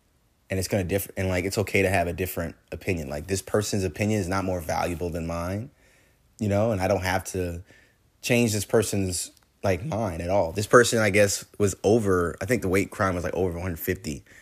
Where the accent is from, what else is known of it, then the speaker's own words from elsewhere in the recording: England, United Kingdom; and they find out I'm English, they want to speak English.